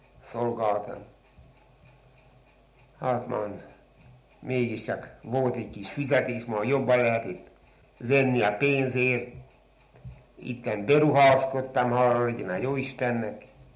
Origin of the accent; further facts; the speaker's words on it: Hungary; Nem mondták volna, hogy én magyar vagyok. Esetleg, hogyha szlovák. Annyira megtanultam a cseh nyelvet.